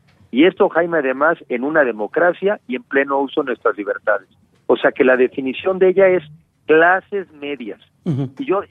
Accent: Mexico; así hay que verlo nosotros como mexicanos

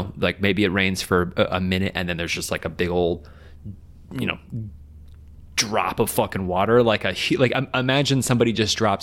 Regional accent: Tornado Alley, United States; I grew up in Tornado Alley.

